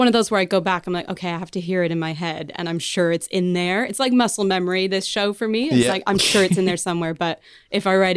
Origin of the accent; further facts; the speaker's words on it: Canada; because I'm Canadian and there's no Thanksgiving here, but I've cooked Canadian Thanksgiving the last couple of years for friends of mine.